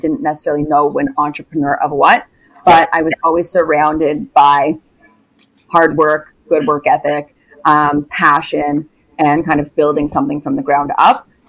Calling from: Toronto, Ontario, Canada; I am calling in from snowy Toronto

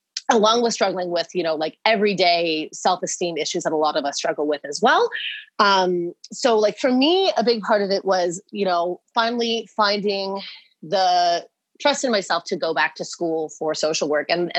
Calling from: Toronto, Ontario, Canada; So I'm in Toronto, so in Canada.

